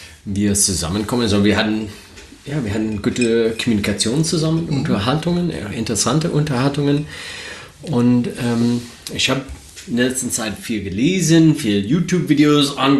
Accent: United States; German is a second language; now in Germany; Ich komme aus den Staaten. Vielleicht, wenn der Akzent ein bisschen stark ist, deswegen. Ich wohne jetzt in Deutschland seit 8 Jahren.

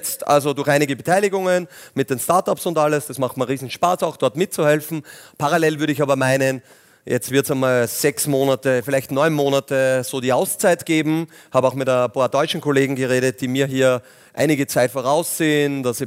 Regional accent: Linz, Upper Austria, Austria; auch eine Wohnung in Wien und im Sommer ein bisschen in Mallorca da und dort auch. Also pendel durchaus da hin und her. Aber bin Linzer und sehr gern auch und habe noch einen großen Bauernhof in der Nähe, in Strengberg auch. Also das ist so mein Domizil.

